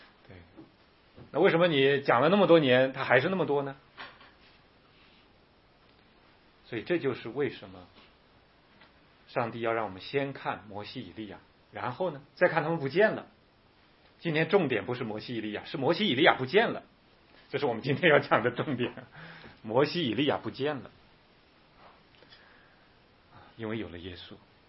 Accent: China; 比方说我们中国人讲究仁义礼智孝哈

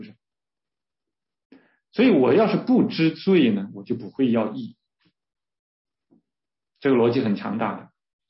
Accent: China; 但它其实并不是最早的我们中国人认识的这个义啊

